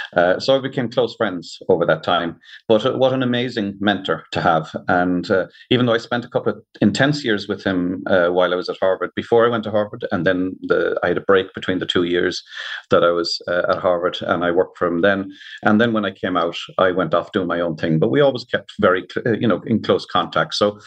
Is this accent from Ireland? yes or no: yes; Limerick, Munster, Ireland; also born or lived in Galway, Ireland / United States; I was born in the States, so even growing up in Limerick and Galway, the American and the Irish flag always flew over our TV.